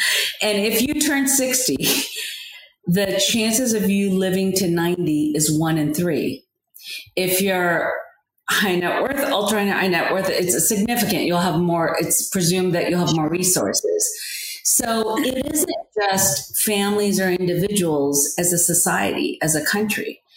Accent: Claremont, California, United States; I grew up in Claremont, went to Claremont High, went to college in the Bay Area, and found my way through New York.

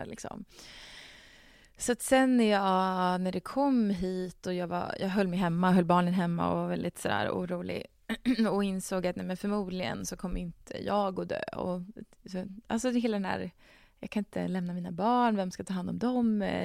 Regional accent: Dalarna County, Sweden; i Dalarna där jag är ifrån

